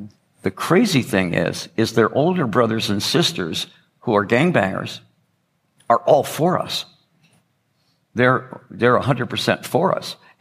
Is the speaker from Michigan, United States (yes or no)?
yes; Detroit, Michigan, United States; I'm being from Detroit, you know, I've seen drug deals go down.